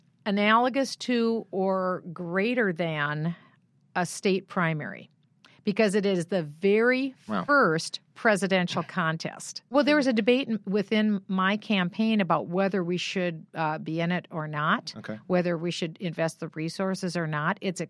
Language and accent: English; Iowa, United States; I was born in Iowa and I was from Iowa.